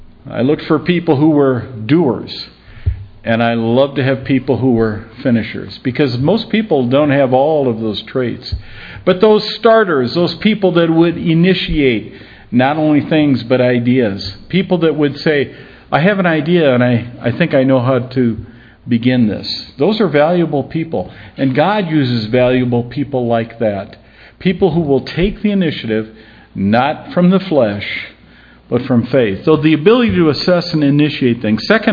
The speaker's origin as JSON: {"language": "English", "town": "Aurora", "region": "Illinois", "country": "United States", "tie": "born or raised there", "said": "yeah, we grew up in the Chicago area, a suburb of Chicago called Aurora, and then served for many years at Liberty Bible Church in central Illinois, in Eureka, Illinois."}